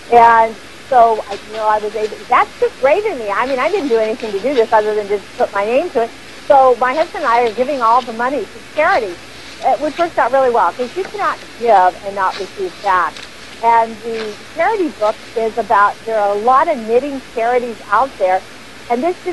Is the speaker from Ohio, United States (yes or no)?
no; Port Orchard, Washington, United States; a lot of people, because of the series, were visiting my hometown of Port Orchard